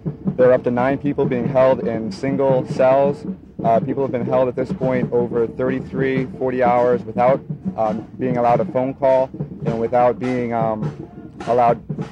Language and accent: English; Philadelphia, Pennsylvania, United States; Philadelphia, beautiful downtown Philadelphia.